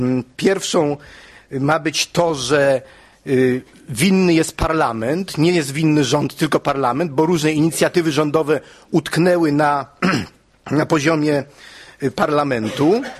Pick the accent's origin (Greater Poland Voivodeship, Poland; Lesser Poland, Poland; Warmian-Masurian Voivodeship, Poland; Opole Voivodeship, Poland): Lesser Poland, Poland; Kraków; ale ja pochodzę z konserwatywnego Krakowa